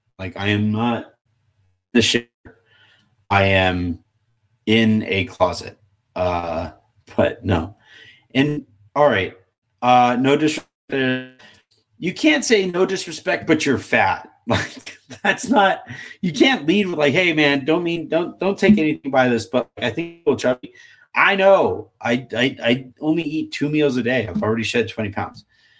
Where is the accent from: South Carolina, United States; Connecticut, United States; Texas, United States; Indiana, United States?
Texas, United States; El Paso; All my family's here. It's basically my hometown.